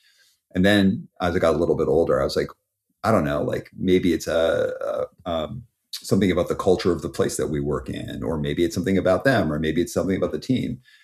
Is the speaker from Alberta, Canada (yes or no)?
yes; Calgary, Alberta, Canada; also born or lived in Montreal; now in Vancouver, Canada; I was born in Montreal, Canada, or Montreal, Quebec. Grew up in Calgary and went out to Vancouver, BC for university.